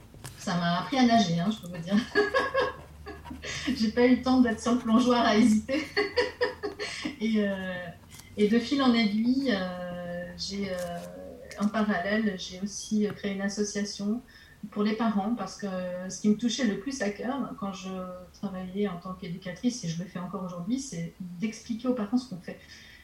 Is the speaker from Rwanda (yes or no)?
no; France; also born or lived in United States / England; now in Switzerland; j'ai vécu aux États-Unis, en Angleterre, enfin maintenant je suis en Suisse alors que je suis française